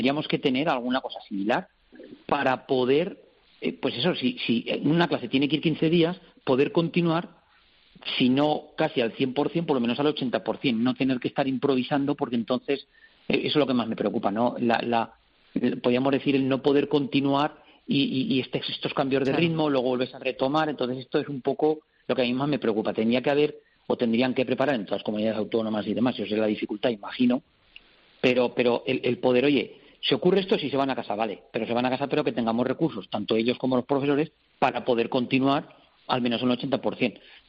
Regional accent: Jerez de los Caballeros, Extremadura, Spain; yo soy aquí de Jerez de los Caballeros, de Zaragoza

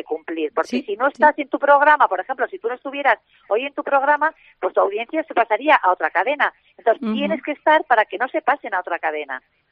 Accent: Bilbao, Basque Country, Spain; Yo soy muy, muy fan de esta ciudad, soy muy bilbaína, me considero bilbaína, vamos, llevo a Bilbao por bandera.

